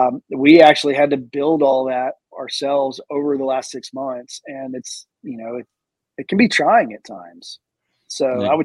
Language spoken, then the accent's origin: English; Chattanooga, Tennessee, United States; And I'm from Chattanooga. I grew up there. I went to college there. My family is still there.